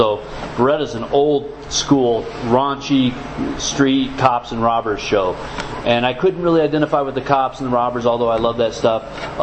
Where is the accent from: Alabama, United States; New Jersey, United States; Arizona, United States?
Arizona, United States; Scottsdale; But I'm not from Phoenix. I was from Scottsdale, and I say South Scottsdale because it's a big difference between Arcadia High School and Coronado High School.